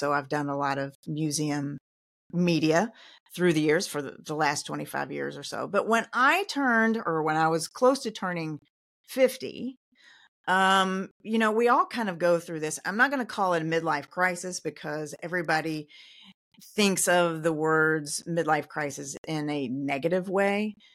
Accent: Louisville, Kentucky, United States; I'm a Kentucky girl. I live in Louisville, Kentucky. I've lived here my whole life.

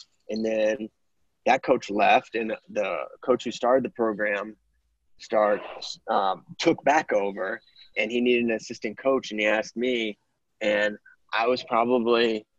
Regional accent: Virginia, United States; Okay, so, like, I'm not from Northern Virginia. I'm from the Shenandoah Valley, which is, like, there's not a lot of good wrestling there.

